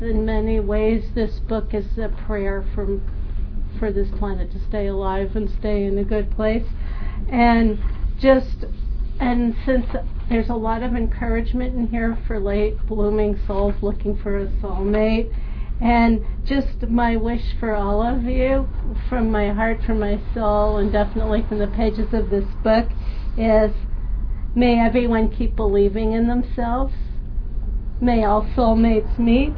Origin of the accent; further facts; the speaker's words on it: East Coast, United States; also born or lived in San Francisco / Iowa; I grew up on the East Coast, very close to New York. I came of age in San Francisco.